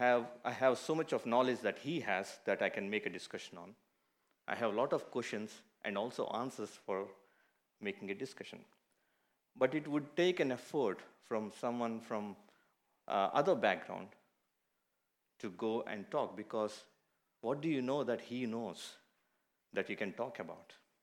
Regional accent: India; now in New Zealand; we moved to New Zealand from India in 2006.

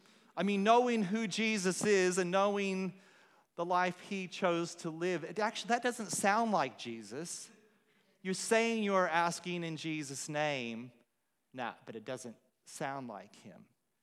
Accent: United States; I think maybe because I grew up in the States, there's kind of an Americanism

